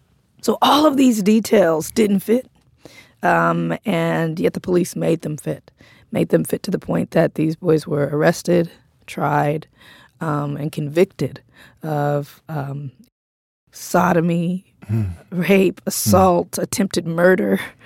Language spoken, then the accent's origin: English; Compton, California, United States